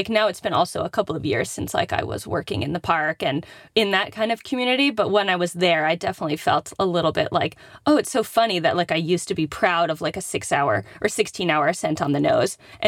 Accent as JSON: {"language": "English", "region": "East Coast", "country": "United States", "said": "And it's funny because, like, I'm from the East Coast."}